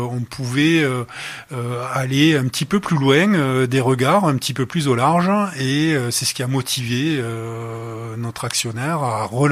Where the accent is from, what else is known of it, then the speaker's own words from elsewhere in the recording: Occitanie, France; Il y a 10 ans, j'ai posé mes valises à Port-la-Nouvelle, donc vous l'entendez à mon accent, je suis pas tout à fait étranger à la région, après avoir bourlinguer un petit peu ailleurs.